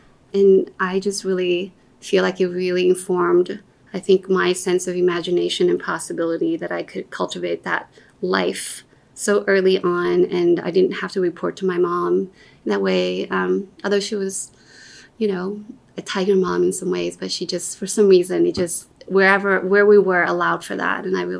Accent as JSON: {"language": "English", "country": "Brazil", "tie": "born or raised there", "said": "where physically I come from is I was born and raised in Brazil. And, you know, I come from Taiwanese parents."}